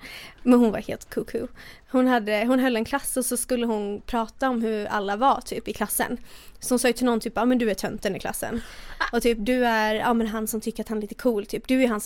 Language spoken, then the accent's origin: Swedish; Borås, Västra Götaland County, Sweden; also born or lived in United States; Jag är uppväxt i Borås, sen bodde jag i USA i 2,5 år.